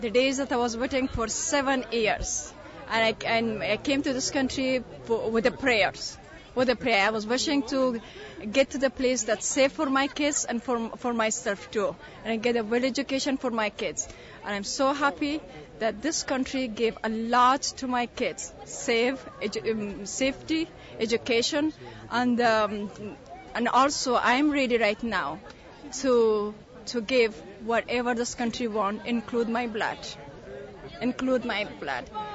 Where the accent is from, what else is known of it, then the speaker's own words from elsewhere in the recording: Pakistan; English is a second language; now in United States; Took us long time to come. Actually, not than most people. It's 7 years. I came in 99 from Pakistan.